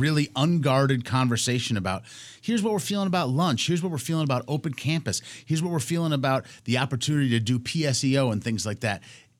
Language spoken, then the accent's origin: English; Saint Paul, Minnesota, United States; I'm 43 years old and I'm from St. Paul.